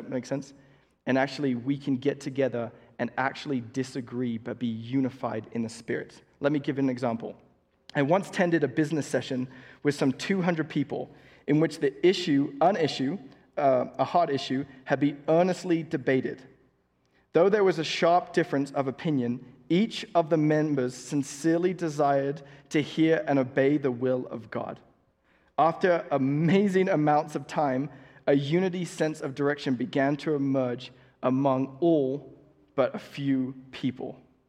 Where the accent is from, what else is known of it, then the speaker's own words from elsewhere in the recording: England, United Kingdom; now in United States; I'm not saying this because I'm English and we have a different political system.